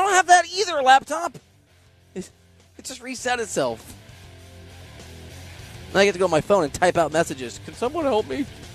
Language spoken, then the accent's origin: English; Iowa, United States; also born or lived in Missouri, United States; but I'm actually from Iowa, but I lived in Missouri for a long time, and that's the show-me state, sir.